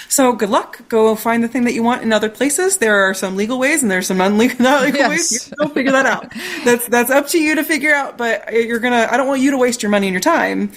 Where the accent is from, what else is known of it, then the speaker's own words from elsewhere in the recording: Indiana, United States; I mean, I'm from the Midwest. I grew up in Indiana, and you don't, you know, turn down guests in your home, and you don't we grew up with those Midwestern values.